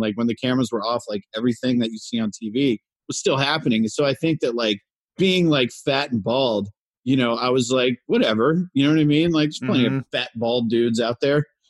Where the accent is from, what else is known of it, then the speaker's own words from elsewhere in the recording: Massachusetts, United States; I grew up in Massachusetts, and then I went down and played hockey at UMBC